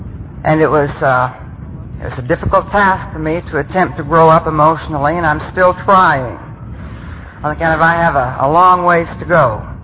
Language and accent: English; Bible Belt, United States; I'm Irish and Indian and come from the Bible Belt.